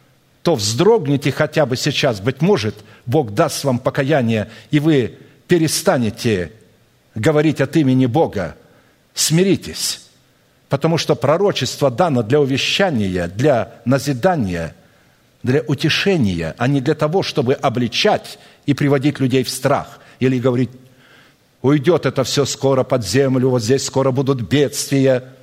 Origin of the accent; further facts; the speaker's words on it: Irkutsk, Irkutsk Oblast, Russia; born there; Я родился в Иркутске, в России, но я не являюсь патриотом этой страны и никогда не являлся, когда жил там.